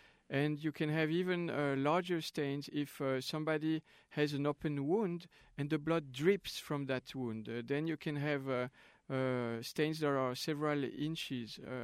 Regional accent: Switzerland; now in United States; because I come from Switzerland, which is a democratic country. I live in the U.S.

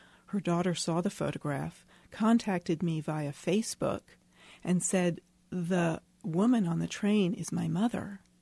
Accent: United States; and I also feel that as an American, I personally feel a kind of a sense of responsibility.

